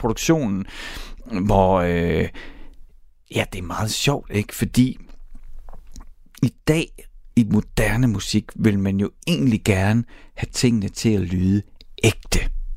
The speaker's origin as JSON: {"language": "Danish", "town": "Horsens", "region": "Central Denmark Region", "country": "Denmark", "said": "Jeg er fra Horsens"}